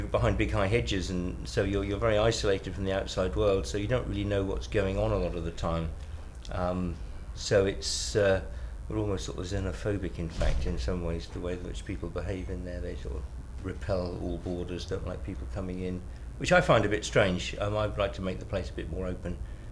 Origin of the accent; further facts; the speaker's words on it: St Albans, East of England, United Kingdom; I'm 54 and I'm from St Albans.